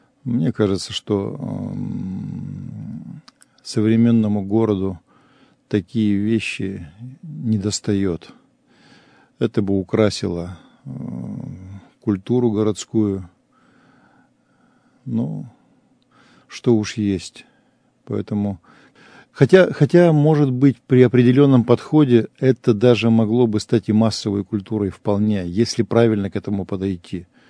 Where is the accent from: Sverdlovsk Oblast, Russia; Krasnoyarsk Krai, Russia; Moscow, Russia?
Sverdlovsk Oblast, Russia; Yekaterinburg; Я коренной уралец, иду по своему городу.